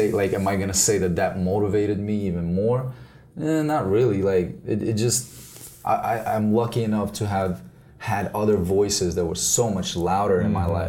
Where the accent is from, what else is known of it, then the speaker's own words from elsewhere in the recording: Brooklyn, New York, United States; growing up in Brooklyn, like hip hop was huge.